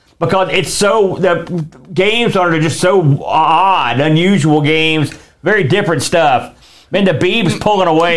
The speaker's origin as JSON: {"language": "English", "region": "Deep South", "country": "United States", "said": "By the way, I'm from the Deep South. I don't know if I mentioned that."}